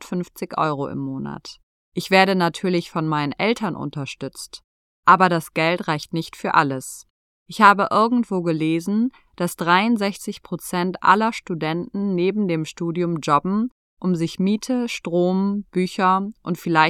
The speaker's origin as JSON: {"language": "German", "town": "Duisburg", "region": "North Rhine-Westphalia", "country": "Germany", "said": "bin 19 Jahre alt und studiere Biologie. Ich komme aus Duisburg."}